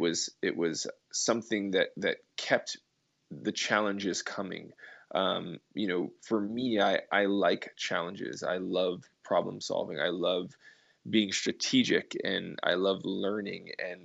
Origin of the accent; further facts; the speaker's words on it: Hawaii, United States; also born or lived in Texas; Well, I grew up in Hawaii. I was born in Texas, grew up in Hawaii. My mom's side of the family lived there.